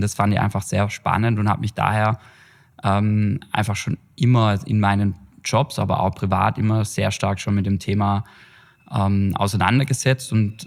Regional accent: Schwaigern, Baden-Württemberg, Germany; moved away as an adult; also born or lived in Heilbronn; now in Vienna, Austria; bin 38, geboren in Heilbronn, in Eggergattach, aufgewachsen in Schwaigern, war dann lange hier auch tätig

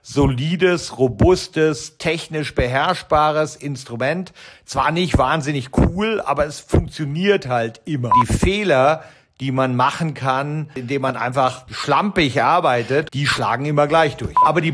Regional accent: Detmold, North Rhine-Westphalia, Germany; also born or lived in Bielefeld; now in Zürich, Switzerland; ich bin in der Tat in Bielefeld geboren, aber in Detmold aufgewachsen. Das ist 25 Kilometer weg von Bielefeld.

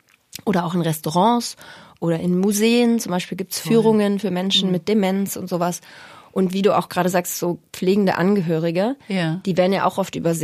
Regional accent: Berlin, Germany; born there; Ja, ich bin in Berlin geboren.

